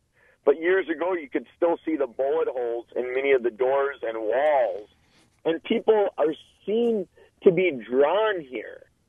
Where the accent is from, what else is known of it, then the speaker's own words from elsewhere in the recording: Eau Claire, Wisconsin, United States; Well, I blame it on Wisconsin. I grew up in Eau Claire, which is not too far from Elmwood, Wisconsin